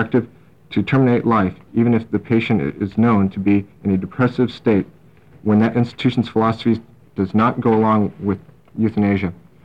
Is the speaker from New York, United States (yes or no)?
no; Corvallis, Oregon, United States; I'm from Corvallis, Oregon.